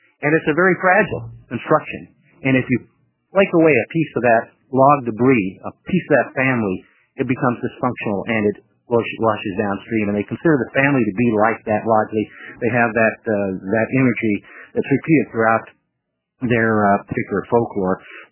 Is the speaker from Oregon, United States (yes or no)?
yes; Oregon, United States; I'm from Hood River County.